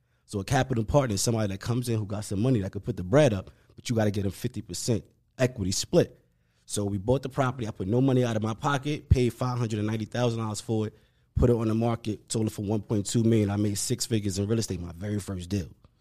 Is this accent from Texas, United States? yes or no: no; Brooklyn, New York, United States; 29 years old, born and raised in Brooklyn, New York, right?